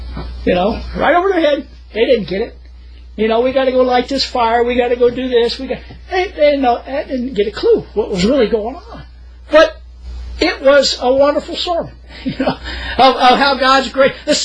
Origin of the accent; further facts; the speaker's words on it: the South, United States; I'm glad I'm a good old Southern boy. You know, I'm glad I'm Scot-Irish.